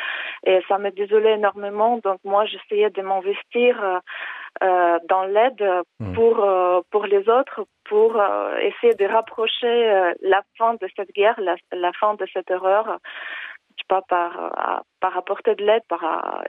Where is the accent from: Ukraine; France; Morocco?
Ukraine; Mais parce que moi, je suis ukrainienne